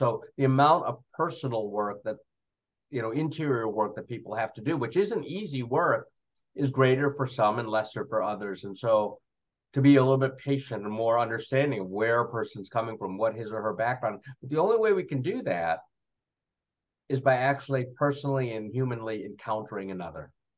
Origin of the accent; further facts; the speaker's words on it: India; You know, I'm Indian, but we have a lot of, for example, African priests